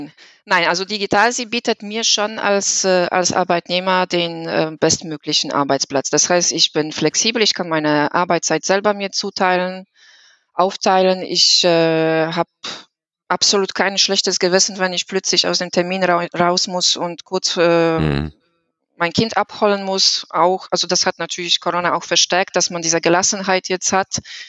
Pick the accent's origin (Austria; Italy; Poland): Poland; German is a second language; moved away as an adult; now in Wolfsburg, Germany; man hört das auch an meinem Akzent. Ich komme aus Polen. Das heißt, meine ganze Familie ist auch in Polen. Und mit meinen Mann sind wir nach Wolfsburg vor 11 Jahren umgezogen und sind auch neu in diesem Umfeld.